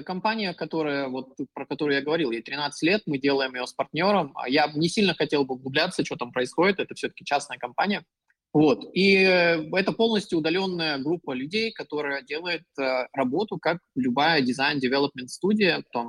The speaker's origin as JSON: {"language": "Russian", "country": "Russia", "tie": "born or raised there", "also_born_or_lived": "New Zealand", "moved": "yes", "lives_now": "Poland", "said": "Мы жили, то есть я жил в России, там я родился и вырос. И потом я учился в Новосибирске и уехал в Китай на какой-то, на год почти."}